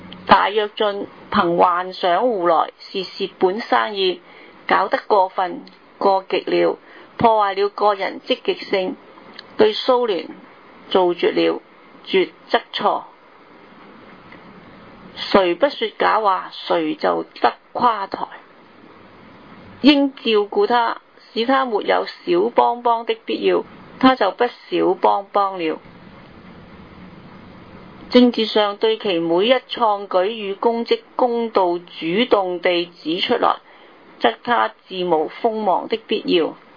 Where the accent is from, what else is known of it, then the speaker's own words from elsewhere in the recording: Hong Kong; 我们香港人争取选举我们自己的特首，争取真普选